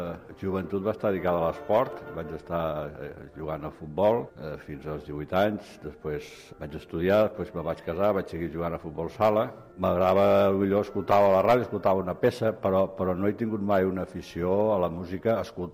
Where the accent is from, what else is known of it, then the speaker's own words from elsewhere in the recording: Tarragona, Catalonia, Spain; 60 años. Soc de Tarragona.